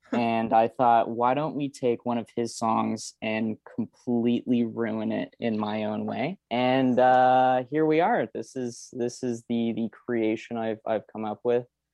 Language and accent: English; Montreal, Quebec, Canada; I'm from Montreal and you're listening to CKUT.